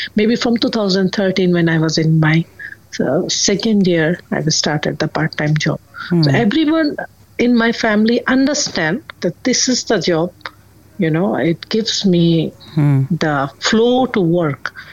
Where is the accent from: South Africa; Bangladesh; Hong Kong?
Bangladesh; I was a national UNV as well for UNDP in my home country, Bangladesh.